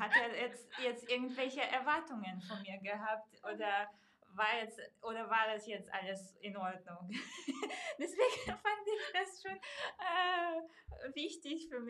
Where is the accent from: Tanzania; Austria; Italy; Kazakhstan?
Kazakhstan; now in Germany; ich komme aus, aber aus Kasachstan, bei uns macht man das so und so.